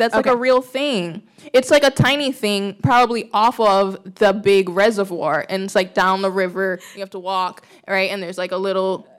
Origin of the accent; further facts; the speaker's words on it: New York, United States; now in Leeds, United States; I'm not from this area. I'm from New York.